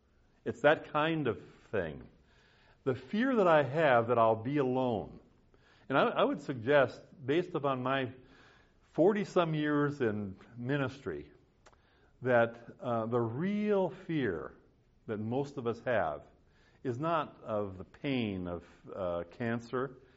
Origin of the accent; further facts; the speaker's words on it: South Dakota, United States; I remember how I grew up in South Dakota. No running water, no electricity.